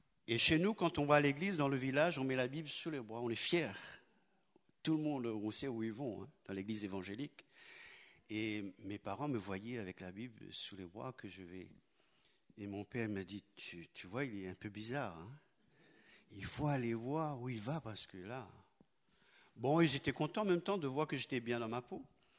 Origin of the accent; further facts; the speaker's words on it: Mauritius; first language Mauritian Creole; French is a second language; J'ai toujours composé dans ma langue maternelle, le mauricien, bien sûr.